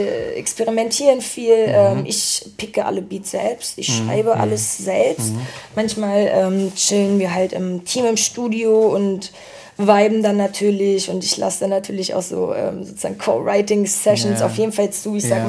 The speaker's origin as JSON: {"language": "German", "town": "Flensburg", "region": "Schleswig-Holstein", "country": "Germany", "tie": "born or raised there", "said": "Aber wir sind zusammen in Flensburg aufgewachsen"}